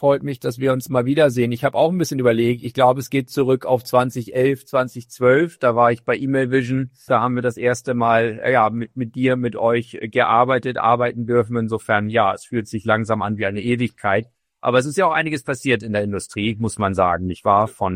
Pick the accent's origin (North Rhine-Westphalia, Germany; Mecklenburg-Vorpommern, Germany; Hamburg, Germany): Hamburg, Germany; accent: Hamburg; Ich komme auch aus Hamburg, das hört man meiner Mundart an.